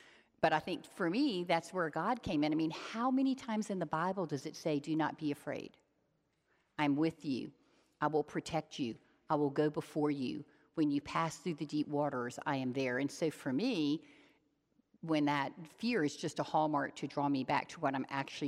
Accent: New Orleans, Louisiana, United States; I grew up in New Orleans, so I wasn't at Carowinds

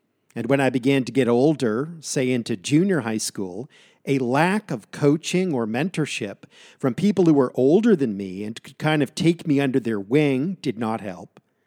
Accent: Massachusetts, United States; When I was a young man, a boy, growing up in the United States, in Massachusetts, I was severely lacking in confidence.

